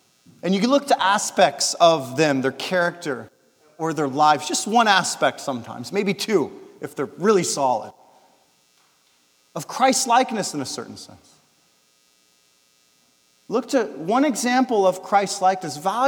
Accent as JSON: {"language": "English", "region": "California", "country": "United States", "said": "And I'm driving on these Eastern Carolina back roads, like I'm from California. I'm used to well-lit highways and straight trips."}